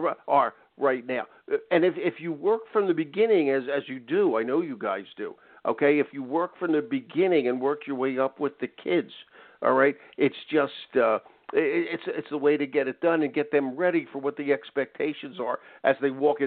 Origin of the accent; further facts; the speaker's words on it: Philadelphia, Pennsylvania, United States; conference in Philadelphia, which embarrassingly, in this case, is my hometown.